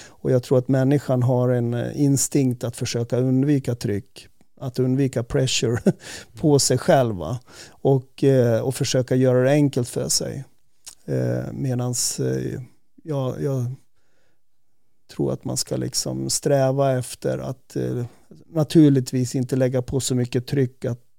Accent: Säter, Dalarna County, Sweden; jag var ju uppvuxen i Säte

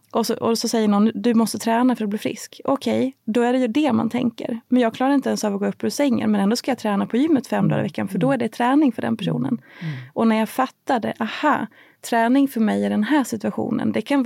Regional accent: Dalarna County, Sweden; jag är uppvuxen i skidklubben hemma i Dalarna

